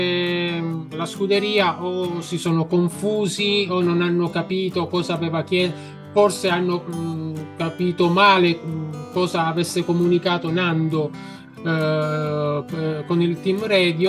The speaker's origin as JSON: {"language": "Italian", "town": "Messina", "region": "Sicily", "country": "Italy", "said": "io sono siciliano di Messina"}